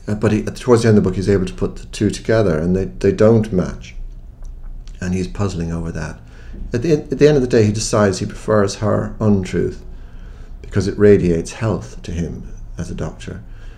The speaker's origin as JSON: {"language": "English", "country": "Ireland", "said": "as an Irish Catholic of agnostic Catholic parents"}